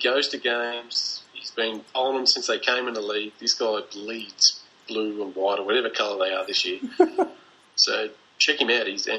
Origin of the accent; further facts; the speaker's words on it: Australia; I think as Australian basketball fans, we're pissed off